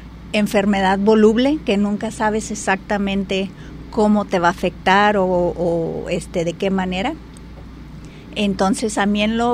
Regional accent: El Paso, Texas, United States; Así es, vengo de otro país. Yo crecí en El Paso, Texas, en la frontera de Ciudad Juárez y El Paso.

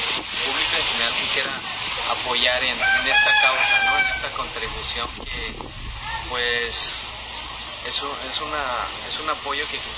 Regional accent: Santa María Xadani, Oaxaca, Mexico; Soy el pintor oaxaqueño … pues quería comentarles que me encontraba en pueblo natal, en Santa María Xadani

